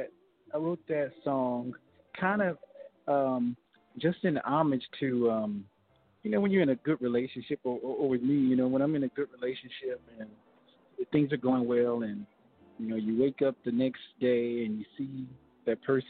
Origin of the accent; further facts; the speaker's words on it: Fort Worth, Texas, United States; I'm from Fort Worth, Texas